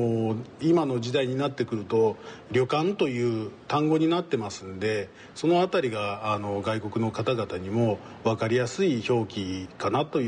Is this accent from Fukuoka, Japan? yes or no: no; Sado, Niigata, Japan; 佐渡で育って佐渡で学んで、そしてまた佐渡から離れるこの時期になりますが、